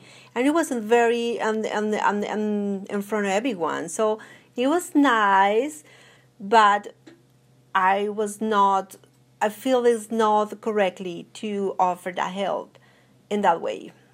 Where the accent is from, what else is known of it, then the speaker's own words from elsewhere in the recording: Colombia; English is a second language; now in United States; I'm from Colombia, I'm married, I'm working full-time